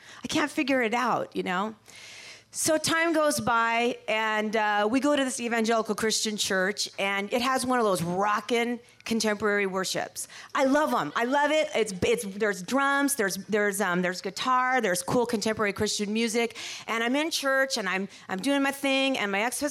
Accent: California, United States; now in Wisconsin, United States; We're from California, and we moved out here to Wisconsin.

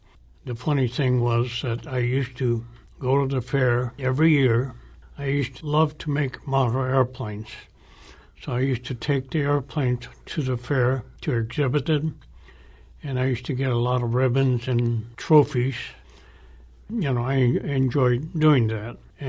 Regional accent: Fresno, California, United States; born there; I was born in Fresno, California, which is a good place to be from. My parents had a grocery store there

